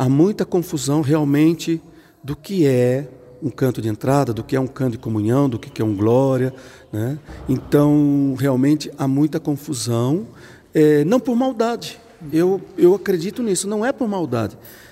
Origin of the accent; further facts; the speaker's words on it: São Paulo, Brazil; now in Brasília, Brazil; eu sou jesuíta, né? E na minha infância eu sou do interior de São Paulo, atualmente lá em Brasília como assessor na comissão de música de liturgia, né?